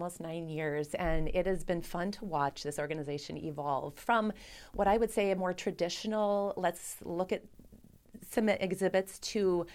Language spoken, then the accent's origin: English; Sheboygan, Wisconsin, United States; As I moved back to Sheboygan, I grew up in Sheboygan, moving back to the community was really important as a place to raise my children.